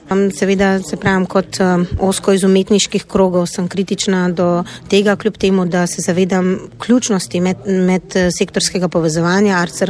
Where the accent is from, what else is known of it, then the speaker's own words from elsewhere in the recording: Ljubljana, Central Slovenia, Slovenia; Ja, zdaj sama sem iz Ljubljane in se vsako tedensko večkrat vozim v vaš konec, že več let.